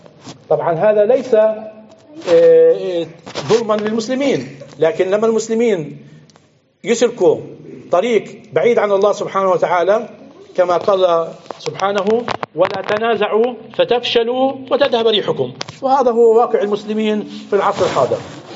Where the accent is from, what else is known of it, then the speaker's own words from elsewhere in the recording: Palestine; منا كفلسطينيين كمسلمين